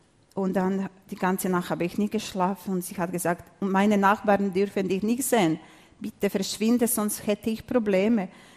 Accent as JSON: {"language": "German", "country": "Croatia", "second_language": "German", "moved": "as an adult", "said": "Ich bin Serbin aus Kroatien, genau. Und dann, mir war klar, dass ich verschwinden muss."}